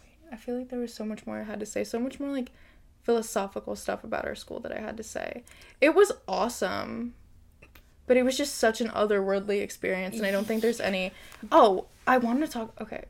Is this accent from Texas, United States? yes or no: no; New Jersey, United States; So we're from the Jersey Shore, and a lot of schools in this area, instead of doing, like, after prom